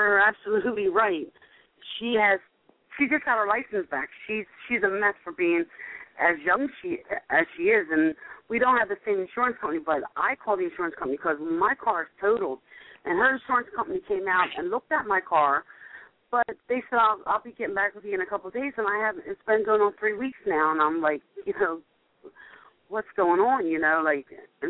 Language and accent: English; Philadelphia, Pennsylvania, United States; All right, I'm from Philly, as you probably know.